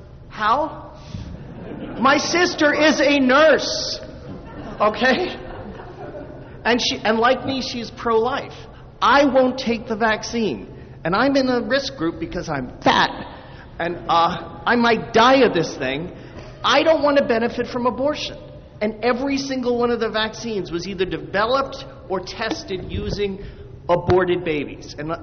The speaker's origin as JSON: {"language": "English", "region": "New York", "country": "United States", "said": "I live in Texas, but I'm from New York. I wanted to visit my sister for Christmas."}